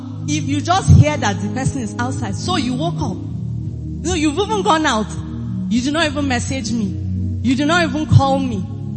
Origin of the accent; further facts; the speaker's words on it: Maiduguri, Borno, Nigeria; I went to Unimed, part one and part two. So I am a full grown daughter of Maiduguri.